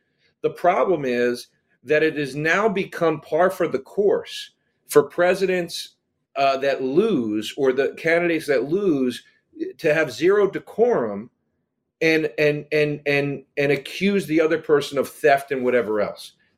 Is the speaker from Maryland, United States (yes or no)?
no; Pennsylvania, United States; I was too busy saying I'm from Montgomery County.